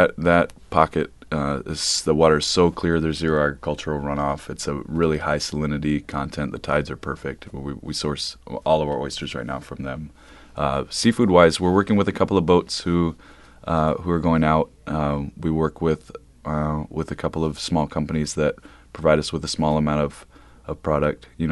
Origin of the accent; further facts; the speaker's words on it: Montreal, Quebec, Canada; born there; My dad is from Montreal. I was born in Montreal. I'm fourth generation Quebecois